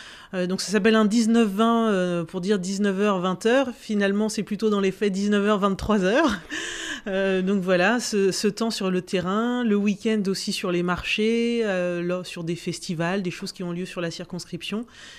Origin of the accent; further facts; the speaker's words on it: Val-de-Reuil, Normandy, France; suis une Normande. En fait, j'habite dans la région, en région Haute-Normandie depuis très longtemps et dans l'Eure même. J'ai grandi pour la majeure partie de mon enfance à Val-de-Reuil, dans l'Eure, donc je connais bien le coin.